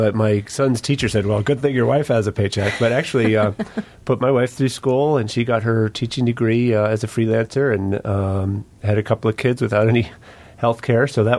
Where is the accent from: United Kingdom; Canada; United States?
United States; Anchorage, Alaska; I grew up in Anchorage and went to Stellar for high school.